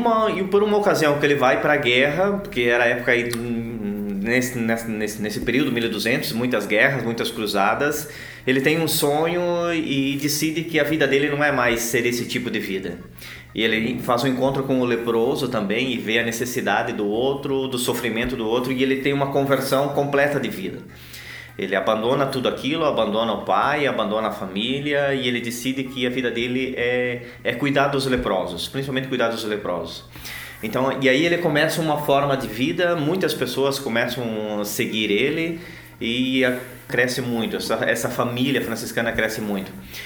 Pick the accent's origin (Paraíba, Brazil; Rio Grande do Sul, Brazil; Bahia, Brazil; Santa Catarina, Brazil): Rio Grande do Sul, Brazil; Lagoa Vermelha; now in Vila Flores, Brazil; sou natural de Lagoa Vermelha, uma cidade aqui, nós chamamos dos campos, mais em cima da serra.